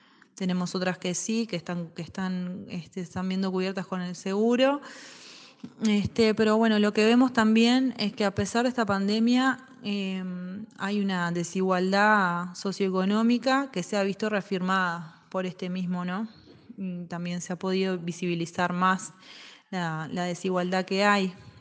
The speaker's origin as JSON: {"language": "Spanish", "region": "San José", "country": "Uruguay", "said": "Soy de San José, Uruguay."}